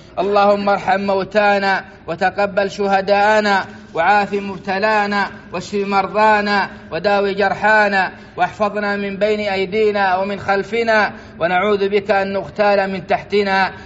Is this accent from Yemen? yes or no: no; Saudi Arabia; بلادنا السعودية